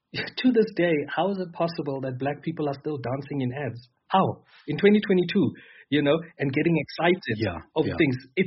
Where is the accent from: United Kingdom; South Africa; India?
South Africa; Mthatha, Eastern Cape; I'm from Mthatha, né?